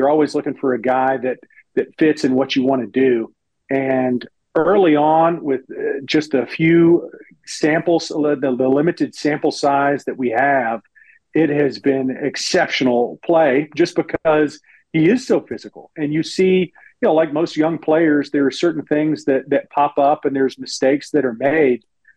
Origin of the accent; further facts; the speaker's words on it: Georgia, United States; very few people that are born and raised in Georgia are Falcons fans. They're not loyalist to begin with. So I grew up playing football in the backyard more than watching football